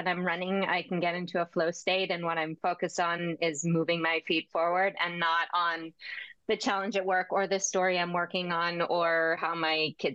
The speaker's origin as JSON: {"language": "English", "town": "Philadelphia", "region": "Pennsylvania", "country": "United States", "tie": "born or raised there", "also_born_or_lived": "Bolivia / Vietnam", "said": "I think, you know, I grew up in Philly. I live in Philly now."}